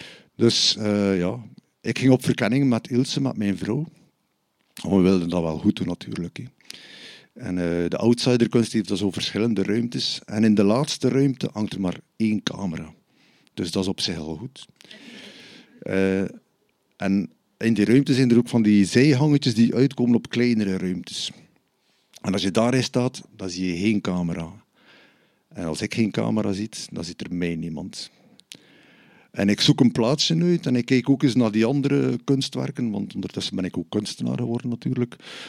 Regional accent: Bruges, Flanders, Belgium; Dus ik denk, ik ben van Brugge en in Brugge heb je wel wat museums

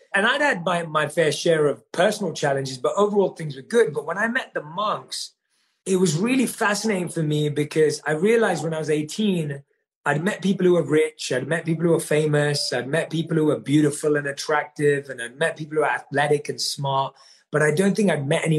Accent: London, United Kingdom; I grew up, like I said, born and raised in London

